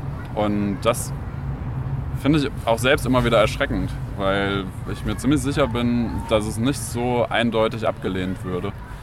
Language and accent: German; West Germany, Germany; Ich komme aus Westdeutschland